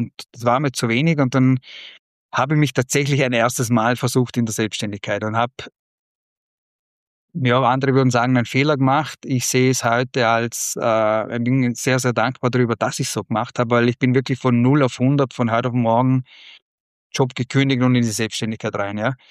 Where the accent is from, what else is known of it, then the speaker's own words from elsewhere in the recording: Vorarlberg, Austria; ich bin in Vorarlberg aufgewachsen, geht jeder nach Innsbruck.